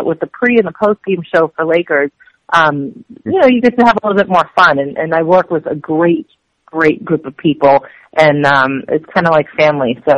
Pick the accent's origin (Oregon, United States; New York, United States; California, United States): New York, United States; I mean, I grew up in New York.